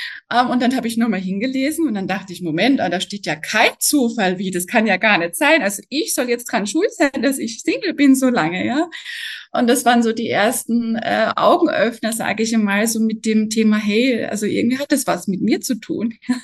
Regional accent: Germany; now in Austria; also ich bin zum Beispiel anfangs aus Deutschland nach Österreich gekommen und habe dann geglaubt, ach, hier wird alles anders, ja.

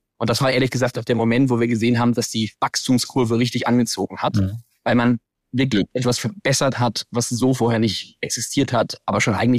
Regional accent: Rhineland-Palatinate, Germany; Ich bin im wunderschönen Hunsrück aufgewachsen in Rheinland-Pfalz

